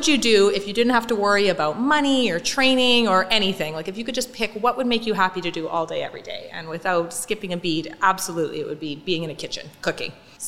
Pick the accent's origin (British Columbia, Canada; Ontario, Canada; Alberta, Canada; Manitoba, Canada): British Columbia, Canada; Vancouver; I mean, we're both from Vancouver.